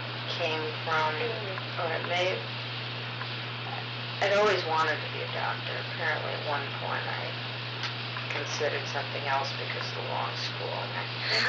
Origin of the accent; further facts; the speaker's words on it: Wilton, Connecticut, United States; also born or lived in New York City; I was born in New York. Born in New York City, and I lived there till I was 9, and then we moved to Connecticut.